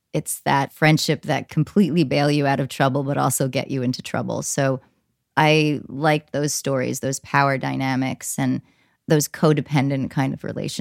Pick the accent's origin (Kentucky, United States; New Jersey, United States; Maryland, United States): New Jersey, United States; I grew up with these girls. I grew up with these guys. I grew up in New Jersey.